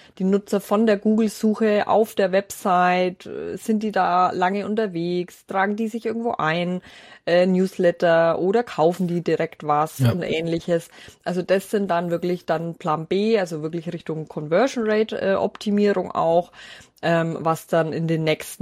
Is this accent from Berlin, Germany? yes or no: no; Bavaria, Germany; accent: Franconian; vielleicht liegt es auf meinem fränkischen Dialekt, ich weiß es nicht